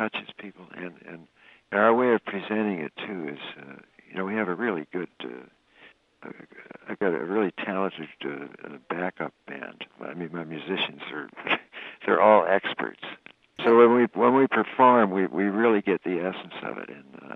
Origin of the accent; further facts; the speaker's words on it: Canada; I as a Canadian onlooker, but I still felt like I was part of it.